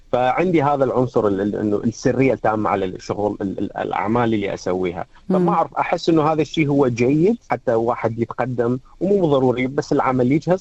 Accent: Iraq; accent: Iraqi; أفضل يكون بلهجتي باللهجة العراقية.

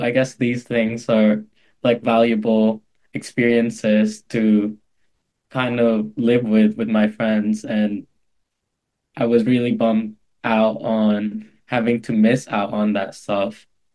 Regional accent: Philippines; I'm from the Philippines, but I've never really lived there.

